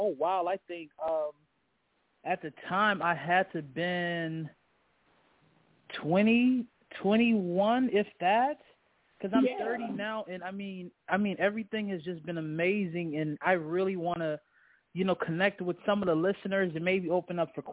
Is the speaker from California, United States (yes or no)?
no; New Orleans, Louisiana, United States; I had wrote my first book called The Weight of New Orleans, basically talking about growing up in New Orleans